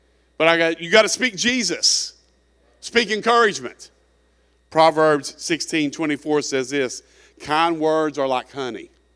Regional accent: Kentucky, United States; and you know, I'm from Kentucky.

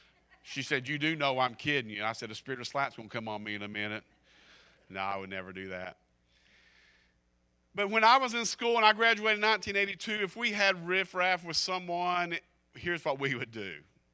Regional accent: Kentucky, United States; I mean, I'm a redneck from Kentucky and can handle myself

